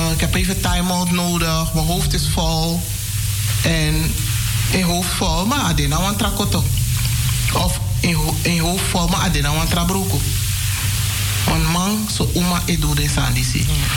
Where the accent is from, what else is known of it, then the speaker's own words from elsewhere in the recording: Suriname; want ik ben Surinamer, ik ben geen Antilliaan.